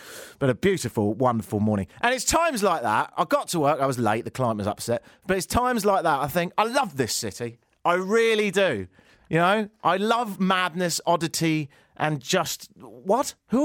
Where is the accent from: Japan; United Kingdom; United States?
United Kingdom; England; I said, I'm from near London.